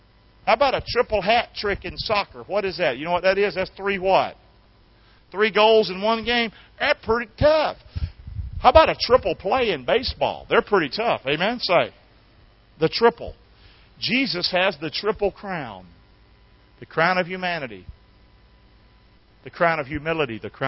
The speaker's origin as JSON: {"language": "English", "town": "Rockingham", "region": "North Carolina", "country": "United States", "said": "I'm from Rockingham, NASCAR country."}